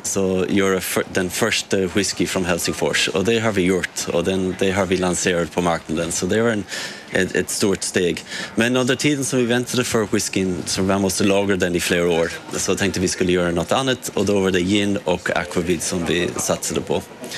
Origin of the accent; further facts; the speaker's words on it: Cork, Munster, Ireland; Swedish is a second language; now in Finland; Så jag kom från Cork i södra Irland där vi gör det mest whisky på Irland. Så man var uppväxt med fat runt omkring och det var en del av kulturen kan man säga.